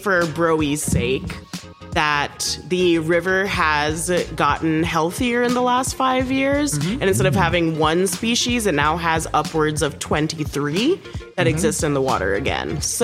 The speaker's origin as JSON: {"language": "English", "country": "Trinidad & Tobago", "accent": "Trini", "said": "upside my Trini accent was like fighting to come out for a second."}